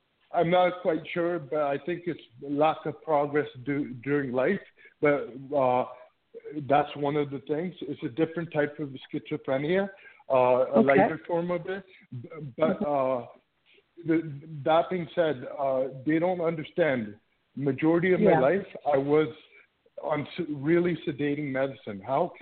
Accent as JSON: {"language": "English", "town": "Toronto", "region": "Ontario", "country": "Canada", "said": "So, I'm from Toronto."}